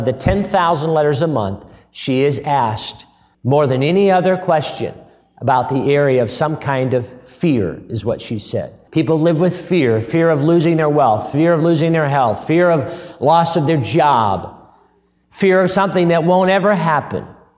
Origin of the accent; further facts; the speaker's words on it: California, United States; Growing up in California, I ran into a rattlesnake or two.